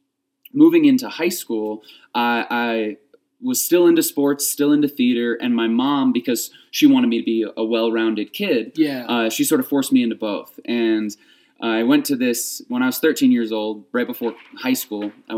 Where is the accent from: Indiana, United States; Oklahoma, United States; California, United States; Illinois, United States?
Illinois, United States; Chicago; also born or lived in Detroit, Michigan; So I was born outside of Detroit, grew up there for a little bit, but mainly my home has pretty much always been the city of Chicago. Nice. Grew up in the northwest suburbs of Chicago, myself, my parents, and my little sister.